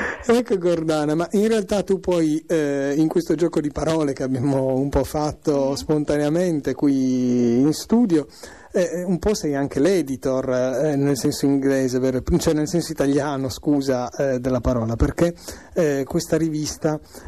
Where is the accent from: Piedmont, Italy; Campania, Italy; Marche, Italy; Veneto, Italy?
Piedmont, Italy; Turin; born there; sono nato a Torino da mamma piemontese e padre siciliano